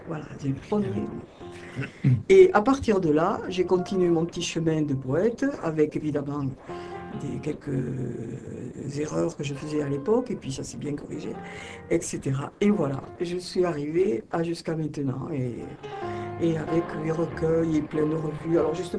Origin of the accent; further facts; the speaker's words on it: Decazeville, Occitanie, France; Mais je suis native de Decazeville.